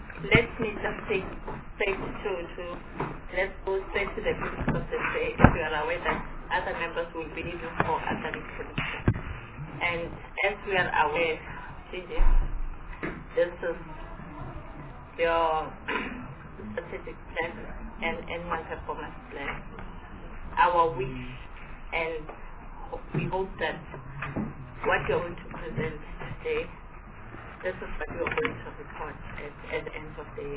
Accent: North West, South Africa; I'm from the Northwest, don't blame me.

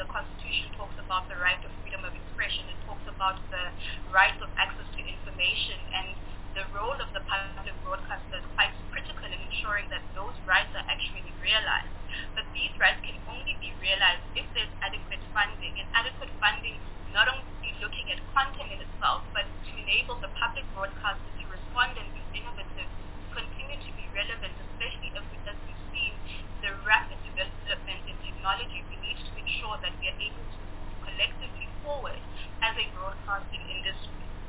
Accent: South Africa; It has to really be reflective of who we are as a South African nation.

